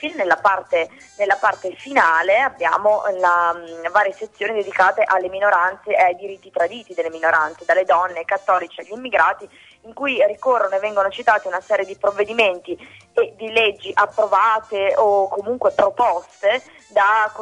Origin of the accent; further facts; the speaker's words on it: Emilia-Romagna, Italy; accent: Modenese; sentendo il mio accento modenese disse